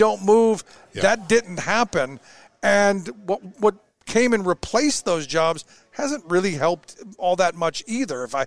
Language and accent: English; Cleveland, Ohio, United States; Look, I grew up in Cleveland. That was a massive facility, employed thousands of people.